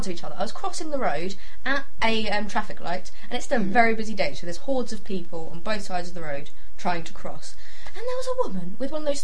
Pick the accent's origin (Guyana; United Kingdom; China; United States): United Kingdom; because I'm so British.